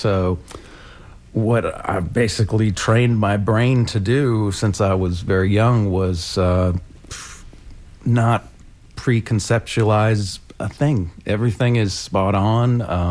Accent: London, Ontario, Canada; I grew up in Canada, in London, Ontario.

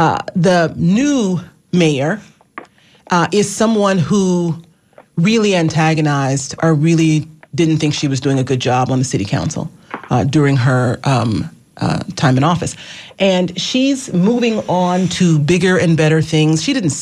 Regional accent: Florida, United States; see, I'm from North Florida, so I speak hillbilly, too, the Black version.

